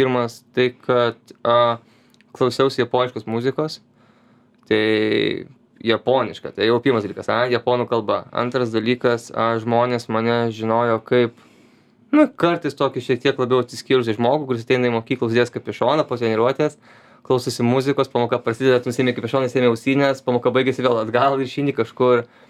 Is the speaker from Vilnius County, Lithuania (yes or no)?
yes; Vilnius, Vilnius County, Lithuania; esu vilnietis